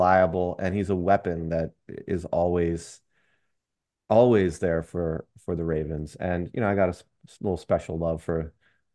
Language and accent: English; Newark, Delaware, United States; I grew up in Newark, a big fan of the Blue Hens going to all those games.